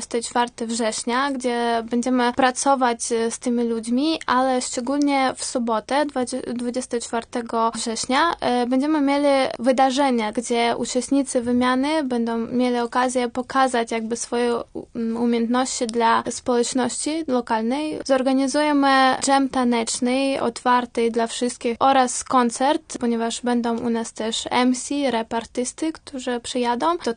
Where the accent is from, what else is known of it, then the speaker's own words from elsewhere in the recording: Ukraine; Ja jestem z Ukrainy